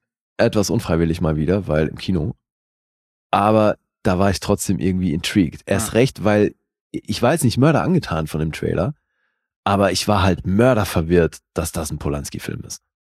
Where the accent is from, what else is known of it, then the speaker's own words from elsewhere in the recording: Bern, Switzerland; Also die haben hier in meiner Heimat gedreht, Kanton Bern in der Schweiz.